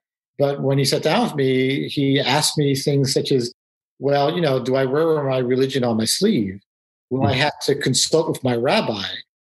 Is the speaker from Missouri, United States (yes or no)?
no; New York City, New York, United States; So I grew up in New York City, and I'm Jewish, but, you know, rather secular